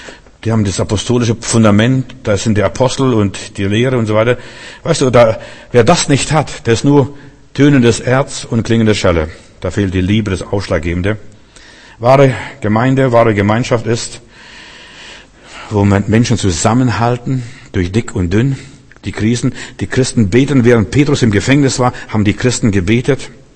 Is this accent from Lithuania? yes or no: yes; Memel, Klaipėda County, Lithuania; Mein Vater, ich bin da auf dem Land groß geworden, mein Vater, der hat mal Ferkel vom Markt gekauft, wir sind im Memel auf dem Markt